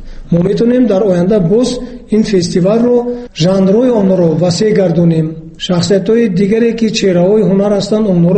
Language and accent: Persian; Tajikistan